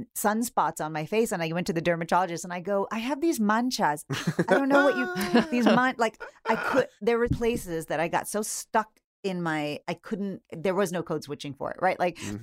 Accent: Texas, United States; when I grew up in Texas, same thing. We spoke Spanish. I mean, we didn't really speak that much Spanish

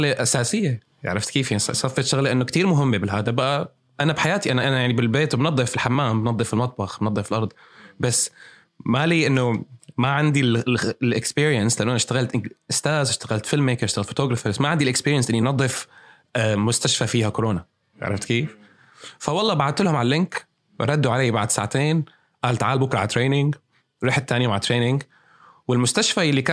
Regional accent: Damascus, Damascus Governorate, Syria; also born or lived in Riyadh, Saudi Arabia; أنا من سوريا، من دمشق. هلأ صار 32 سنة، مواليد 1988، وولدت في الرياض أنا،

